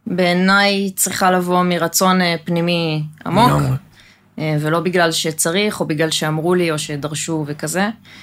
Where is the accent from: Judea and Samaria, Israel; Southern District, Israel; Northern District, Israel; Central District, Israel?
Central District, Israel; Gan Herzliya; אני גדלתי בגן הרצליה.